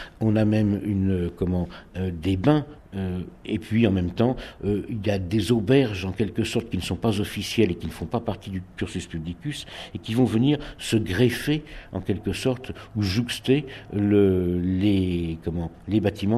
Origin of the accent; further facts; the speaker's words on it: Gallargues-le-Montueux, Occitanie, France; puisque je suis originaire de Galargue